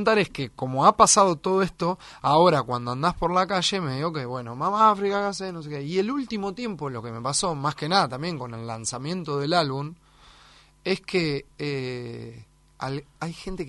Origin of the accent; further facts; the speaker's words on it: Olavarría, Buenos Aires Province, Argentina; born there; Claro, pero yo que nací en Olavarría no tengo ese gran recuerdo.